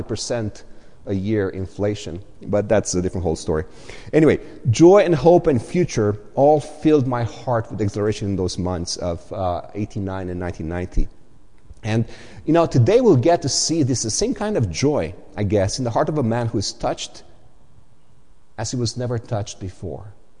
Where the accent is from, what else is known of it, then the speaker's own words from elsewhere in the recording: Romania; English is a second language; because if you know my past, I come from Romania, from Eastern Europe, and I did serve in the military on the wrong side, I was part of the Soviet bloc